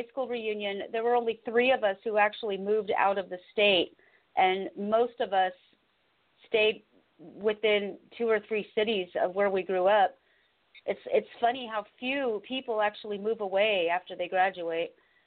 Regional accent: Seattle, Washington, United States; now in Connecticut, United States; Yeah, I grew up in the Seattle area. Wet, cold, dark, all the time, just all the time.

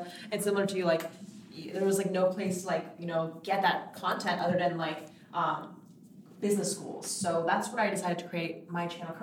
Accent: Los Angeles, California, United States; moved away; also born or lived in Texas / Portland, Oregon; Okay, so I grew up in Los Angeles, but in 2008, there was, like, a whole economic crisis. So we moved to Texas.

